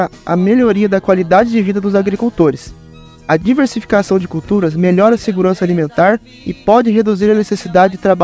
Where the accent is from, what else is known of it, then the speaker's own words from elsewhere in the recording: Palmital, São Paulo, Brazil; da cidade de Palmital, São Paulo, e também curso o quarto ano de Agronomia